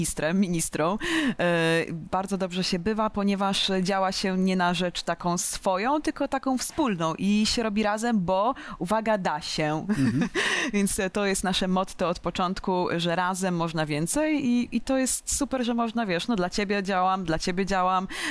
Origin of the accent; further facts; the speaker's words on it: Suwałki, Podlaskie Voivodeship, Poland; akurat w Suwałkach, bo jestem z Suwałk, suwalski ośrodek.